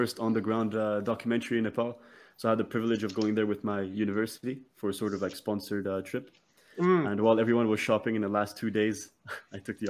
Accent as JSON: {"language": "English", "country": "France", "also_born_or_lived": "Serbia", "said": "I'm from France and Serbia. I'm 19 years old"}